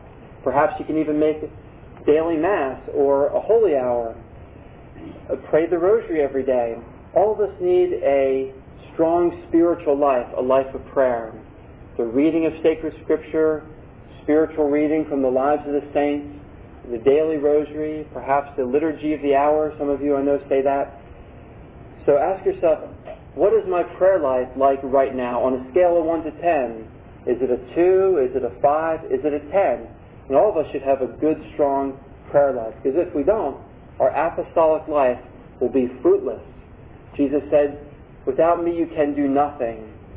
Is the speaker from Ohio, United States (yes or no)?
no; Philadelphia, Pennsylvania, United States; when I was born and raised up in Philadelphia